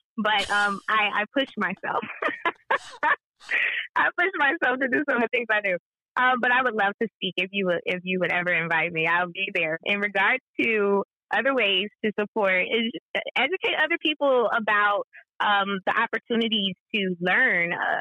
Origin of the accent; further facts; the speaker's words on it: United States; acknowledges that I am an American, and the fact that I speak English and the fact that I am culturally influenced by American culture